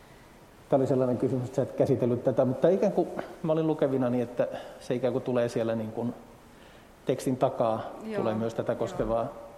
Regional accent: Oulu, North Ostrobothnia, Finland; miten kotikaupungissani Oulussa pystyy harrastamaan lentopalloa

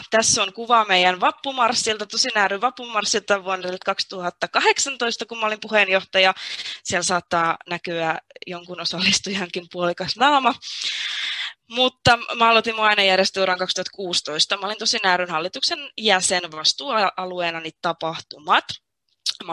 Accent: Vantaa, Uusimaa, Finland; mä oon 26 täyttänyt ja mä oon vantaalainen syntyperältä. Mä asustelen nyt myös Vantaalla, olin onnekas, kun pääsin tänne palaamaan. Mä kirjoitin Tikkurilan lukiosta ylioppilaaksi vuonna 2014

